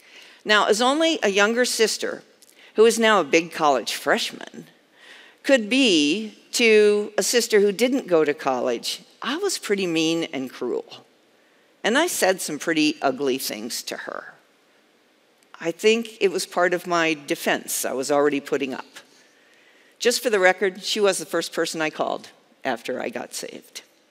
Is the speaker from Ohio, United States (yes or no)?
yes; Dayton, Ohio, United States; I grew up in Dayton, we had ice hockey, not field hockey.